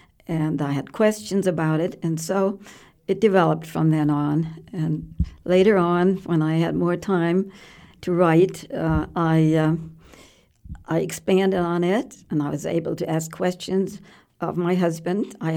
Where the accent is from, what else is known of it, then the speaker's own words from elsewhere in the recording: Wiesbaden, Hesse, Germany; born there; first language German; English is a second language; Yes, I was born in Wiesbaden, yeah.